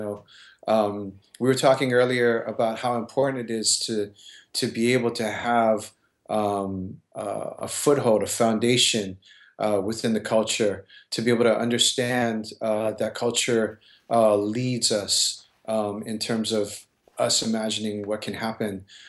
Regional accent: Hawaii, United States; now in California, United States; I was born and raised in Hawaii, and I've been living up here on the continent now for more than half my life, mainly in California, but across the country as well in different spots.

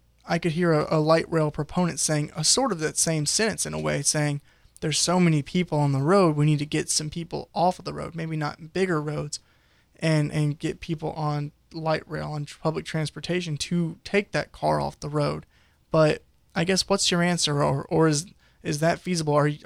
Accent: North Carolina, United States; I'm from Johnston County, so I have a 45 minute commute on a good day.

